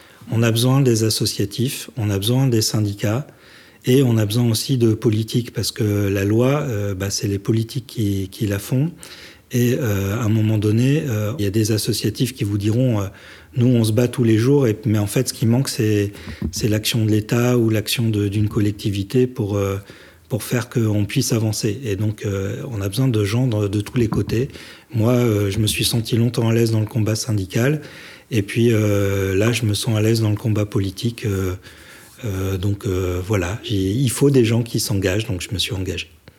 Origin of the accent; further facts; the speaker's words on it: Lille, Hauts-de-France, France; Je suis un nordiste, un vrai nordiste. C'est-à-dire que j'ai passé l'essentiel de ma vie à Lille ou dans la banlieue de Lille avec un père calaisien et une mère de Béthune